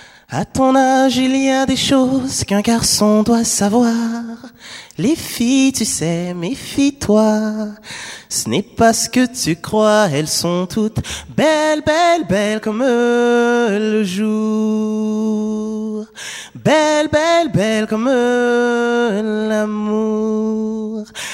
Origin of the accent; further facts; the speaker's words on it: Quebec, Canada; also born or lived in Cameroon; je suis canadien, québécois, camerounais et souverain anonyme.